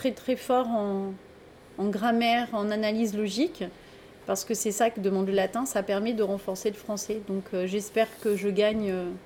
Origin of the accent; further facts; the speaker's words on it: Provence-Alpes-Côte d'Azur, France; Alors moi je suis originaire des Alpes-Maritimes. J'ai fait 15 ans dans les Alpes-Maritimes, 5 ans ensuite à Fayence. Et là j'ai déménagé.